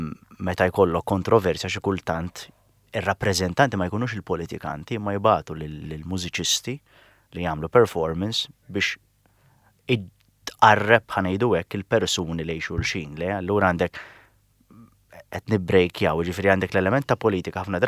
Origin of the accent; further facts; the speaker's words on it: Dingli, Western Region, Malta; Jien oriġinament meħad dingli.